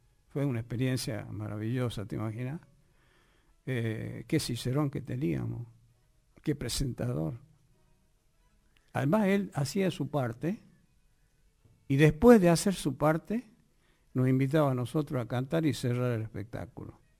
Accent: La Rioja, Argentina; also born or lived in Venezuela; now in Buenos Aires, Argentina; yo venía, en realidad, a Buenos Aires, no vine directo de La Rioja, vine de Venezuela, porque estuve viviendo 3 años en Venezuela.

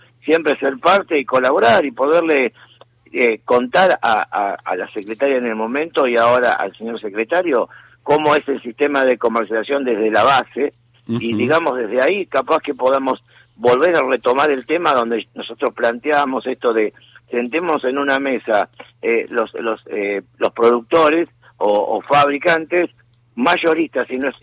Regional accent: Argentina; Obviamente, somos argentinos

